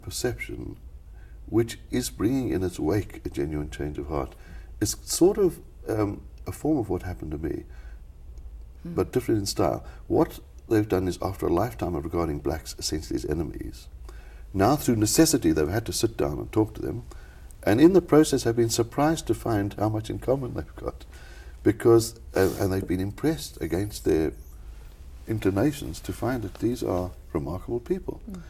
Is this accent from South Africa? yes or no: yes; South Africa; And we grew up in the Xhosa area. And in a sense, I was more at home in that than in Afrikaans or English, because I was the only white kid for miles around